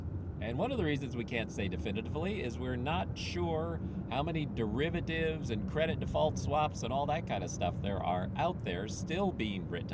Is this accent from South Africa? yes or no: no; Philippines; moved away; And I grew up in the Philippines, so even the dirt is clean to me here.